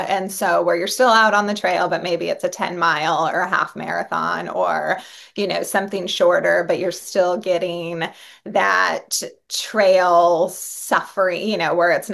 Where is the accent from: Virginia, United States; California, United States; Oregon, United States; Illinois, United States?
Oregon, United States; moved away; Well, and I think, you know, one of the funniest things when I came up from Oregon, I remember, like, and I ran pretty primarily like road races in Oregon.